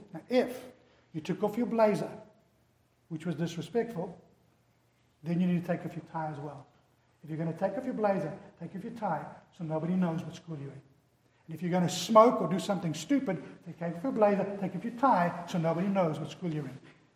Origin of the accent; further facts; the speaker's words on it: England, United Kingdom; I remember when I was in high school, we would have, as English schools, we would have a white shirt, all of us, no matter what school, right throughout the country